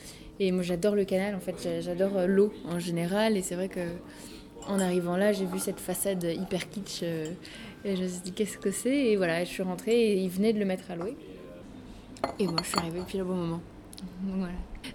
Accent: France; now in Brussels, Belgium; j'ai 27 ans, je suis française d'origine, ça fait 2 ans et demi maintenant que je suis bruxelloise.

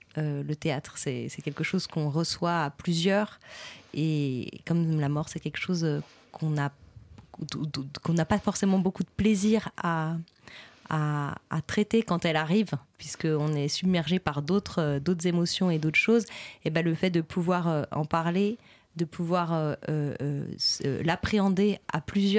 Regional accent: Geneva, Switzerland; Moi, je viens de Genève, j'ai grandi en Suisse

